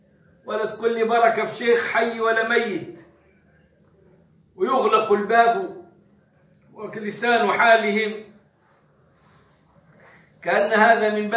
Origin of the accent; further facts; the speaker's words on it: Egypt; وعندنا في مصر كان الناس يختارون لفظ مبروك على مبارك